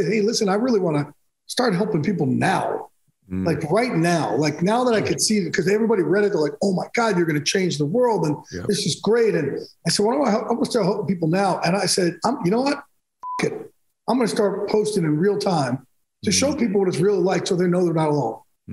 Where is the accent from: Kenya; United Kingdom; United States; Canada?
United States; New Jersey; I'm from Jersey Shore, so there's a lot of that going on.